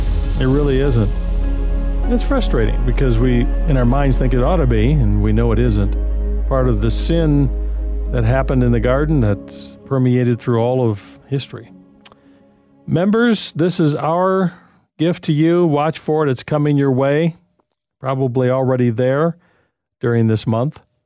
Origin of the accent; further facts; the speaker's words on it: Michigan, United States; As a kid growing up in Michigan, we'd build those snowballs